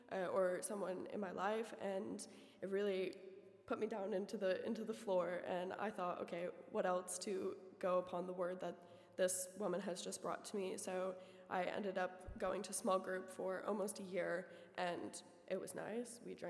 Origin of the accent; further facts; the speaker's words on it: United States; moved away as an adult; now in Netherlands; So I grew up in America for 18 years, and I didn't know God. My family wasn't full of faith or religious or anything. And then I came to Holland.